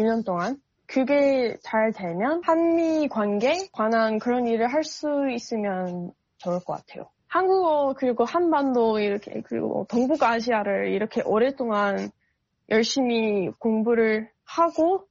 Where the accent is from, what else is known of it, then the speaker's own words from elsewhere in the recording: United States; Korean is a second language; 제가 미국 좀 시골에서 자랐기 때문에